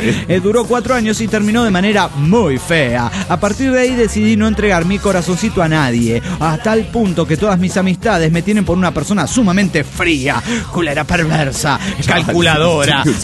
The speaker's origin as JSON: {"language": "Spanish", "country": "Panama", "said": "de Panamá."}